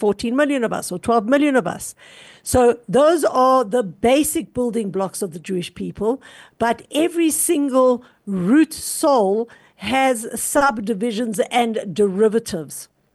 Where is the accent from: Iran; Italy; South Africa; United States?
South Africa; It doesn't matter that I'm South African and I live, you know, I'm Ashkenazi or I'm Sephardi